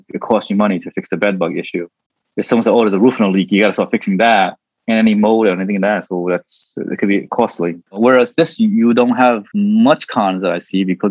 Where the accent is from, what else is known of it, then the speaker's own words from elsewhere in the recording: New Jersey, United States; Growing up in New Jersey, I bought like a couple of condos, which is sort of like a small portfolio.